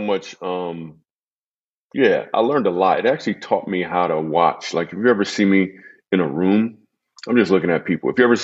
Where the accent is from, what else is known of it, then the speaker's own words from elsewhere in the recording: Michigan, United States; And I grew up in Michigan, and it's like, I don't know, 20 degrees outside or something.